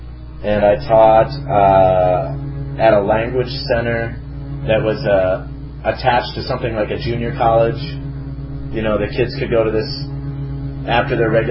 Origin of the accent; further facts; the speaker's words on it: United States; But anyway, for me as an American, I could go about wherever the hell I wanted besides Gaza.